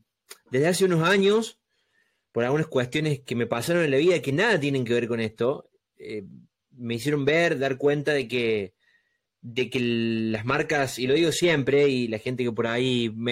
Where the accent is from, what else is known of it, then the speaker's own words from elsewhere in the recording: San Martín de los Andes, Neuquén, Argentina; en mi ciudad natal, que es San Martín de los Andes